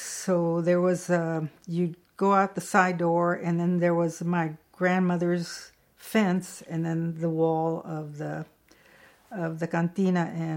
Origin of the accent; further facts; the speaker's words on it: San Diego, California, United States; We grew up Mexican in San Diego. I mean, there's no doubt about it. And we were working class.